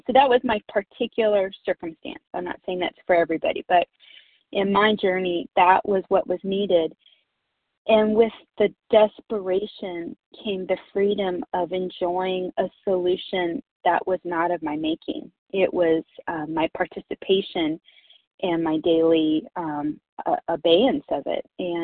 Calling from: North Carolina, United States; I'm calling from North Carolina.

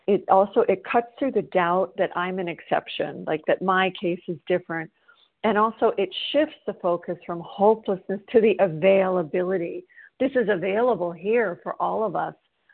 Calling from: South Carolina, United States; I'm a recovered compulsive overeater, and I'm calling from South Carolina

